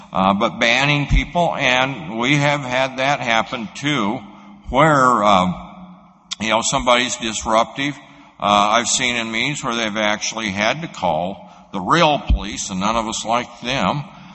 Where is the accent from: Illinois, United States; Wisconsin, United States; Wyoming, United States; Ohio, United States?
Wyoming, United States; We're the least populated state in the Union, Wyoming is. But in my hometown, which is about 60,000, we have 15 registered groups